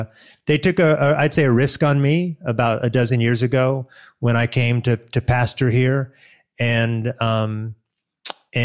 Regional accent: Oregon, United States; also born or lived in Hawaii; I was born in Hawaii. I hail from the great state of Oregon.

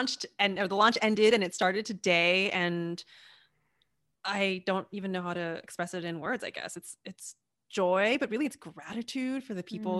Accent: California, United States; Because where I grew up in California, it was like people went crazy.

